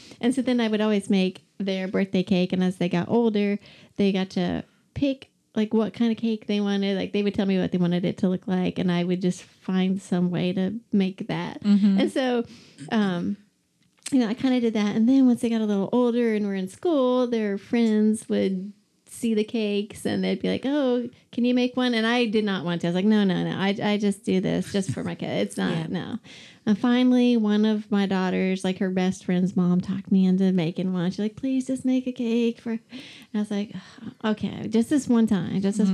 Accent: Columbus, United States; Well, I'm not here from here originally. I grew up in Columbus. So I moved here in 1997 when I got married.

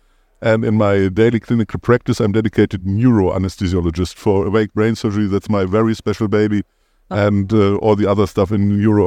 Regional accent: Cologne, North Rhine-Westphalia, Germany; accent: German; English is a second language; moved away as an adult; now in Rotterdam, Netherlands; As you might hear, I have a German accent.

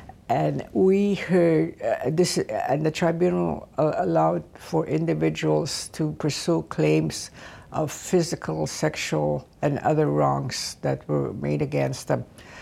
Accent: Saskatchewan, Canada; now in Toronto, Canada; I'm a Cree from the Kano Lake Indian Reserve in Saskatchewan. And I have practiced law in out of Toronto

